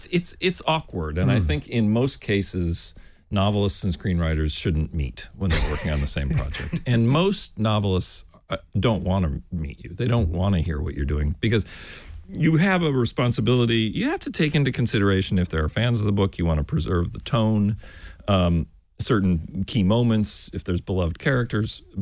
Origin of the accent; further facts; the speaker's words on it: Wisconsin, United States; I grew up in Wisconsin, mm-hmm. And so if you grow up there, you're a fan of the Green Bay Packers.